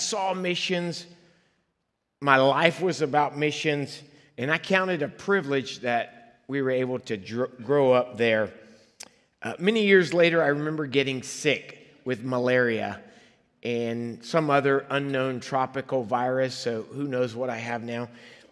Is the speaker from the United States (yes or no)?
no; Liberia; I grew up in Liberia, West Africa. When I was 4 years old, my parents, who felt the call to missions, decided we were going to Liberia, and I don't even remember that part, but off we went, and so I grew up in the jungles of Liberia.